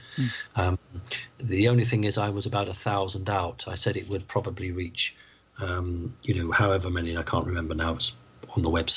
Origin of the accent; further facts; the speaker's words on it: United Kingdom; Now, as a British person, mm-hmm. I'm not very good with American uniforms.